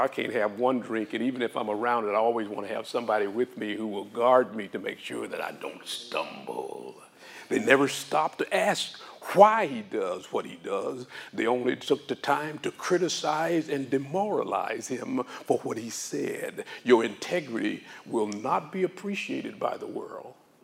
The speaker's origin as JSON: {"language": "English", "region": "Arkansas", "country": "United States", "tie": "born or raised there", "said": "I grew up in Arkansas. Most of you don't know. We were poor people."}